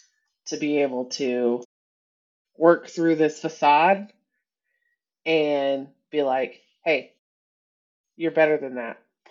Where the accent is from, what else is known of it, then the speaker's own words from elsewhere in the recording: Texas, United States; I was like, they don't teach how to drive in the snow in Texas. Like, sorry, I'm from the South. We don't know anything about this.